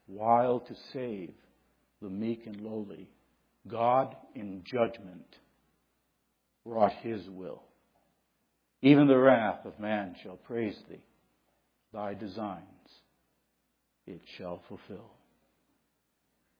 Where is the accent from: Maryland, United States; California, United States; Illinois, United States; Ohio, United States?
Illinois, United States; South Holland; I remember, as a boy in South Holland, growing up in South Holland